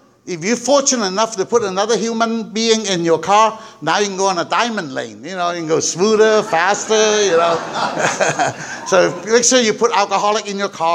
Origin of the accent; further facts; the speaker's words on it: California, United States; I'm from SoCal, okay.